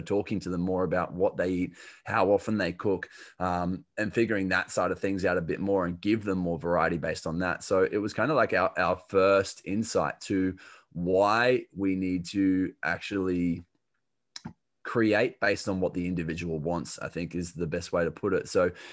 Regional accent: Australia; accent: Australian; So I'm an Australian, if you can't tell from the accent

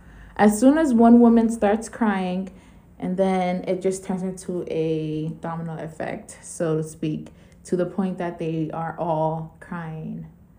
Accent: Kenya; ask me pointed questions about my experiences as a Kenyan

